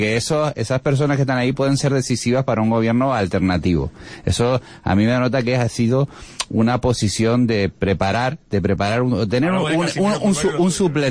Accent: El Hierro, Canary Islands, Spain; yo vengo de una isla pequeña, vengo del Hierro, y ahora mismo el Hierro es un desastre económicamente

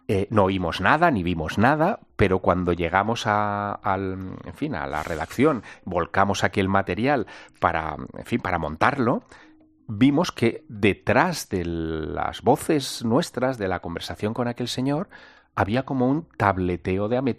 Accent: Teruel, Aragon, Spain; Bueno, yo soy de Teruel, de Aragón

